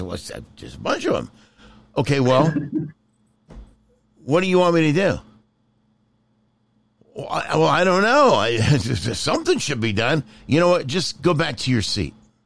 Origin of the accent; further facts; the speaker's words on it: San Leandro, California, United States; Yeah, I grew up in a little town called San Leandro, which was just across the bay, next to Oakland.